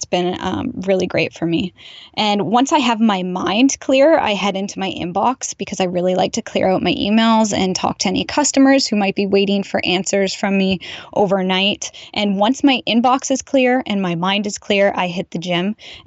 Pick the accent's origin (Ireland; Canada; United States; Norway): Canada; Listowel, Ontario; my hometown of Listowel, Ontario